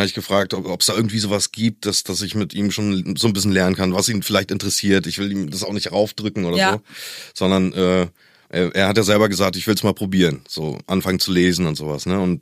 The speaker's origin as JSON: {"language": "German", "region": "East Germany", "country": "Germany", "said": "ich komme ja aus der DDR jemals. Und ich glaube, als die Grenzen aufgegangen sind, war ich 11 oder so."}